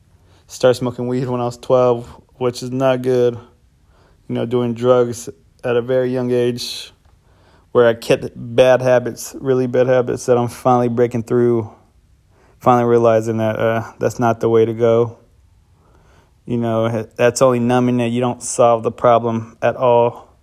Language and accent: English; San Jose, California, United States; I grew up in Silicon Valley, San Jose, Bay Area, California. I grew up middle class and below